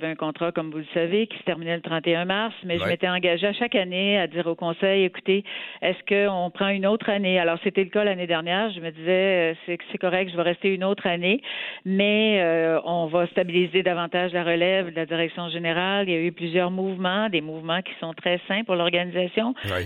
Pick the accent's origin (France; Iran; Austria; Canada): Canada; Montreal, Quebec; Comme vous le savez, je suis montréalaise, mais j'ai fait mes 15 dernières années en Estrie.